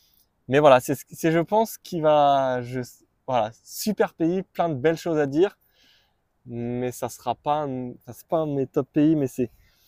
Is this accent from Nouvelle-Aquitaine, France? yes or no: no; Auvergne-Rhône-Alpes, France; Je suis originaire d'à côté de Lyon.